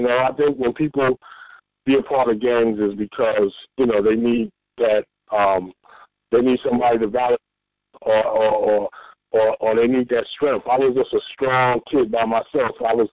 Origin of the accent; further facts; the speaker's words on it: New York City, New York, United States; because I grew up in the South Bronx, you know, bandit building, all that stuff